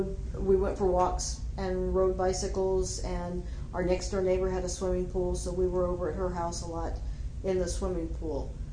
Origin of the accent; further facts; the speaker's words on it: North Miami, Florida, United States; Hey, I was born in Miami, Florida, 1957, a very, very hot July.